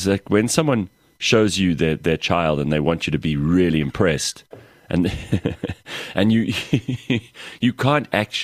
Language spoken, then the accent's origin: English; South Africa; Because I just assumed, again, being a South African, I just assumed you said Afrikaans TikTok.